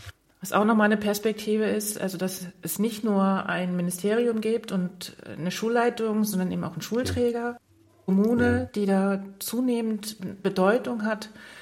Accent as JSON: {"language": "German", "town": "Rostock", "region": "Mecklenburg-Vorpommern", "country": "Germany", "lives_now": "Bilbao, Spain", "said": "Alle Mecklenburger muss ich unterstützen, ich bin Rostockerin, also auf jeden Fall mit dem Herzen"}